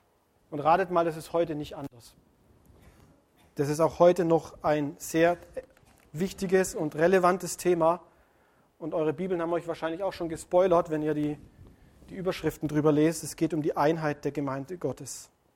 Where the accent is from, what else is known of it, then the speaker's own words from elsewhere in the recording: Baden-Württemberg, Germany; ich bin noch ein bisschen sehr verbunden mit meinem Heimatland, dem Schwäbeländle